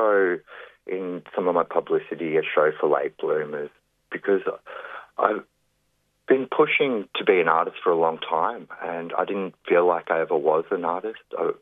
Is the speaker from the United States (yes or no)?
no; Byron Bay, New South Wales, Australia; Tough childhood, growing up in Byron Bay with parents that had the typical dysfunction, maybe a bit more dysfunctional than normal